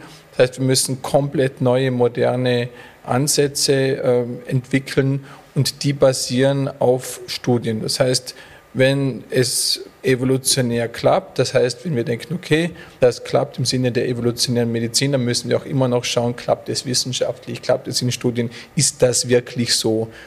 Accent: Austria; wir Österreicher

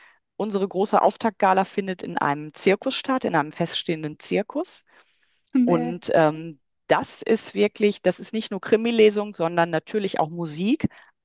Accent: Hagen, North Rhine-Westphalia, Germany; Kunstquartier in meiner Heimatstadt in Hagen.

